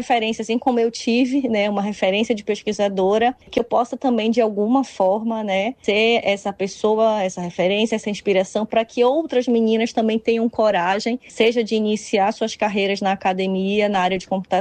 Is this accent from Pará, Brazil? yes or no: yes; Belém, Pará, Brazil; also born or lived in Paraíba; now in Recife, Brazil; Eu sou paraibana de nascença, fui criada e fiz a graduação em Belém do Pará, né, no Norte, e estou em Recife, Pernambuco, há quase 20 anos.